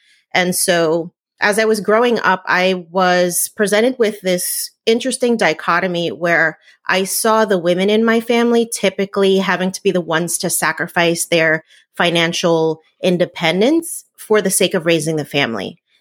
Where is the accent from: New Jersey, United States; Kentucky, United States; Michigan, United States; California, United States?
New Jersey, United States; Yeah, so I am Puerto Rican. I grew up in New Jersey. My parents came over from the island in the 1980s.